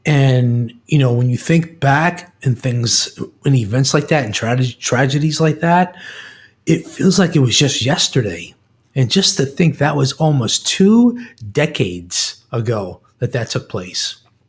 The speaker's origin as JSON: {"language": "English", "town": "New York City", "region": "New York", "country": "United States", "said": "I was not part of the 9/11 tragedy as far as being in New York, but I am from New York City."}